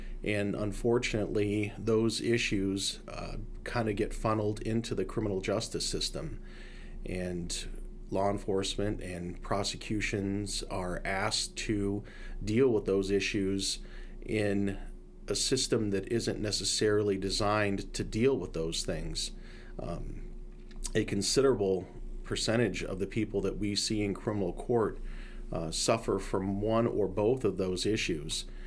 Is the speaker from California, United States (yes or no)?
no; Council Bluffs, Iowa, United States; Sure. I grew up in Council Bluffs, Iowa, and I attended Simpson College